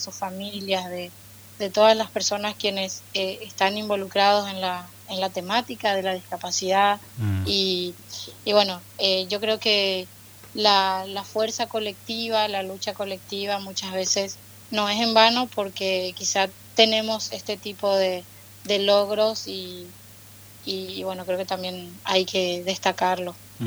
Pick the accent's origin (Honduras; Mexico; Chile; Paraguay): Paraguay; now in Posadas, Argentina; yo soy de Paraguay, actualmente vivo acá en Posadas Misiones, desde que comencé la universidad, vivo acá